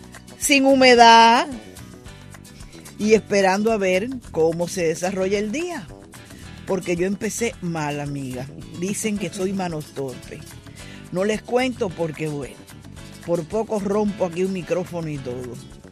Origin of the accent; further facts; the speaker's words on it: Manzanillo, Granma, Cuba; Por ejemplo, allá en mi pueblo de Manzanillo, hoy a veces iban hasta allá, claro, al cementerio.